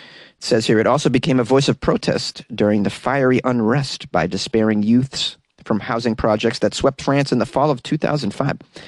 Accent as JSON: {"language": "English", "town": "Boston", "region": "Massachusetts", "country": "United States", "said": "I'm from Boston. I empathize with lighting cars on fire."}